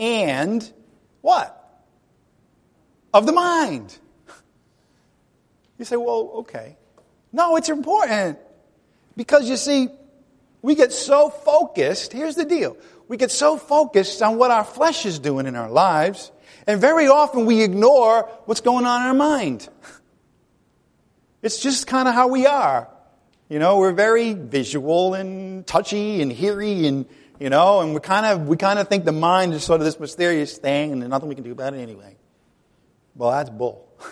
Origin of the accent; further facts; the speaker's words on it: Rhode Island, United States; I wanted you to pronounce it because I'm from Rhode Island and I have trouble with R.